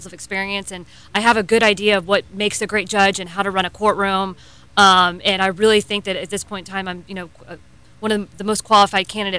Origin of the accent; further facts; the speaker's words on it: Florida, United States; well, I was raised in Brevard County. I actually grew up across the street from my husband, so we're a longtime Brevard County residents.